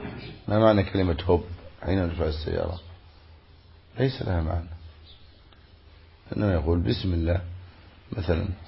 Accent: Egypt; هناك أمثلة باطلة، مثل عندنا في مصر

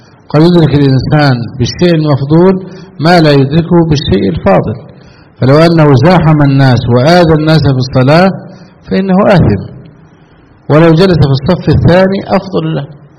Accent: Egypt; يعني بعض الناس عندنا في مصر ينادي

